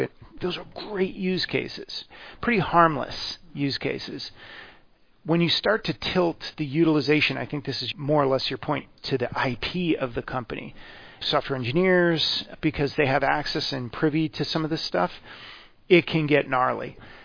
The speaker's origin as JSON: {"language": "English", "country": "United States", "said": "In the spirit of, I'm an American, so I'm going to use a baseball analogy."}